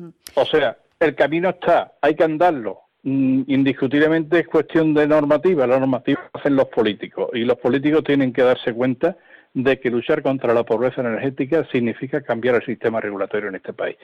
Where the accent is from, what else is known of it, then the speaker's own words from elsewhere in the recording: Andalusia, Spain; que desde Andalucía los propios andaluces seamos capaces de tener nuestra propia cooperativa